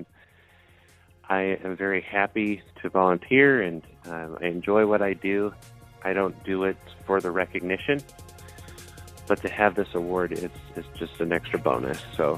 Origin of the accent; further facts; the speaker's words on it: California, United States; I was born and raised out in California, quite involved with Special Olympics out there.